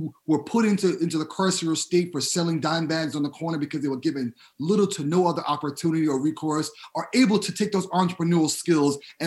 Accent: Bronx, New York, United States; I'm originally from the Bronx.

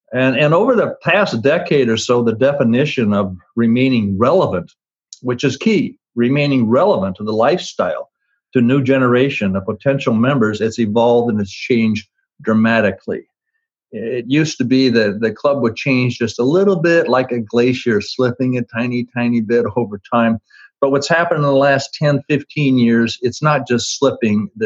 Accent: Twin Falls, Idaho, United States; When I was a kid growing up in Twin Falls, Idaho, my mother, when I was a young kid, she pointed at me.

